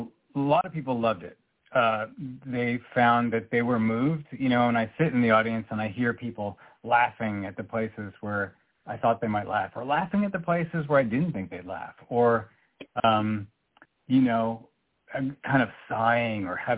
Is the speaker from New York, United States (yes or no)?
yes; New York, United States; And this teenage boy in Arkansas in the Duck episode was so foreign to me as a New Yorker.